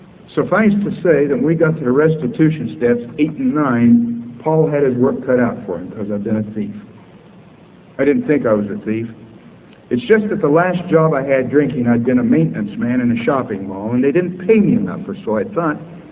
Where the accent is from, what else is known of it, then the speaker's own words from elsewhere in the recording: Lincoln, Nebraska, United States; I'm an alcoholic and I'm from Lincoln, Nebraska.